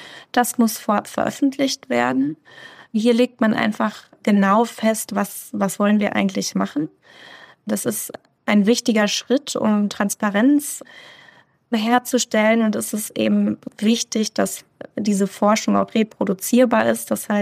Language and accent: German; Bremen, Germany; ich komme ursprünglich aus dem Norden, aus Bremen, und habe dann aber, ja, ich sag mal, einen Kreis durch Deutschland gezogen.